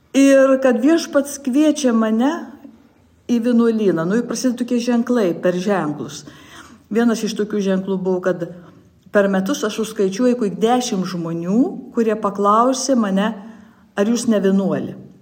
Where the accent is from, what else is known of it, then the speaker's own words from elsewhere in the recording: Žemaičių Kalvarija, Telšiai County, Lithuania; Ir augau tikinčioj šeimoj, Žemaičių kalvarijoj, kur tikėjimas buvo iš kartos į kartą perduodamas.